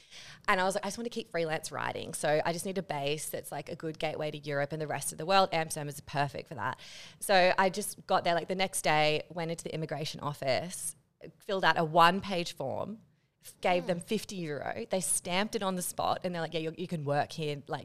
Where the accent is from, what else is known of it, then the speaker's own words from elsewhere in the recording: Australia; So as an Australian, you have a year on that working visa